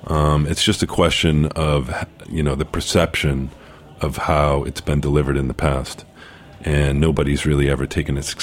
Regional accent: Cambridge, Massachusetts, United States; So I'm from Cambridge, so the Boston area obviously is very dear to me.

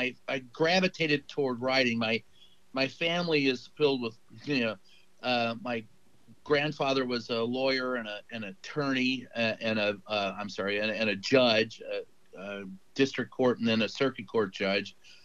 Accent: Louisville, Kentucky, United States; Louisville, Kentucky.

